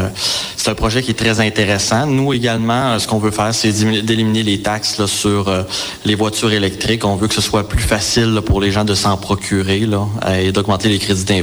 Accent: Quebec, Canada; born there; moi, je viens de milieu rural. Moi, je suis né dans Charlevoix.

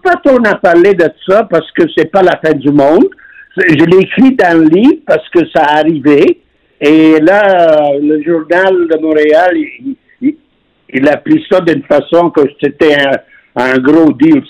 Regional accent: Apulia, Italy; pour moi, je viens de Puglia.

